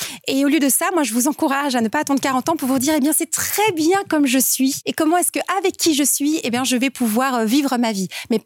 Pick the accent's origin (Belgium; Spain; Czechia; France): Belgium; Je viens de Belgique, c'est le signal, la petite collinette en Belgique de 600 mètres.